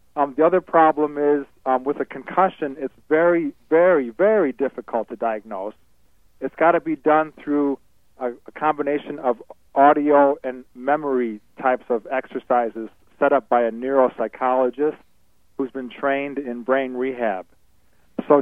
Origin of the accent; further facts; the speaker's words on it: Chicago, Illinois, United States; Chicago is my hometown.